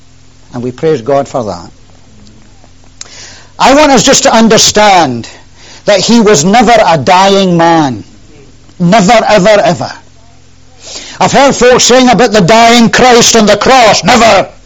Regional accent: Scotland, United Kingdom; I don't come from this country, I come from Scotland.

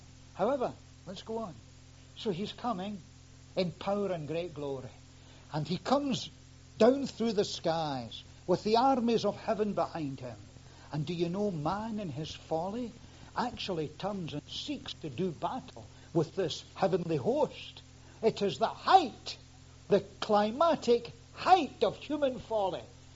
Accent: Scotland, United Kingdom; Being English, you must get all these at school because we got them in Scotland. We got them in Scotland, you know. It was thumped home to us.

